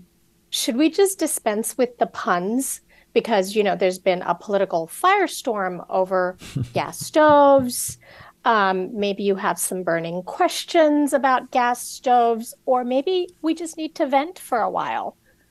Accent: California, United States; I grew up all over the place. I grew up a lot in California, in Southern California.

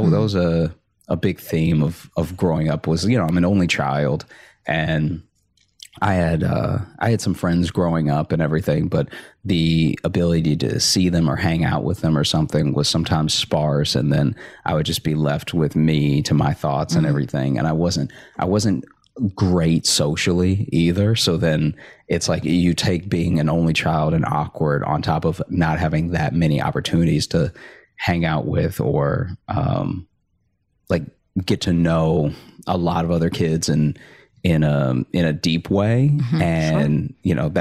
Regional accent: Alexandria, Louisiana, United States; The first thing on people's, tongues whenever you mention Louisiana is New Orleans, but I grew up in Alexandria, so it is much less exciting

